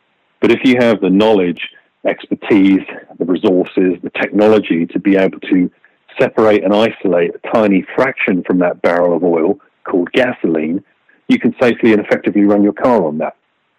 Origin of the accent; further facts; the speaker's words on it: England, United Kingdom; now in United States; back when I used to live in England before I became an American 20 years ago. But a long time ago, as a kid growing up in England